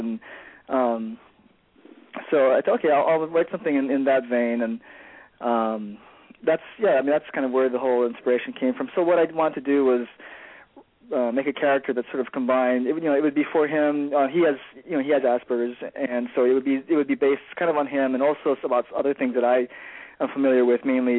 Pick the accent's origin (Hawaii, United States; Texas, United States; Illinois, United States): Hawaii, United States; now in Vancouver, United States; I was born and raised in Hawaii, moved here to Vancouver, Washington about 12 years ago.